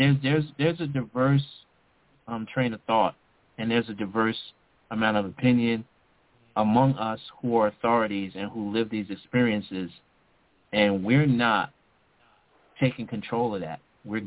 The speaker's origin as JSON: {"language": "English", "town": "Brooklyn", "region": "New York", "country": "United States", "said": "I am from Brooklyn. Let's not forget."}